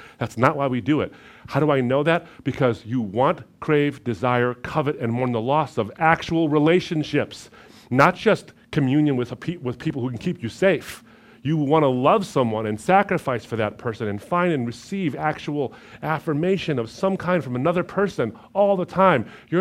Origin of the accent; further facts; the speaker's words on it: Michigan, United States; I'm from Michigan too, so I have lots of sweaters.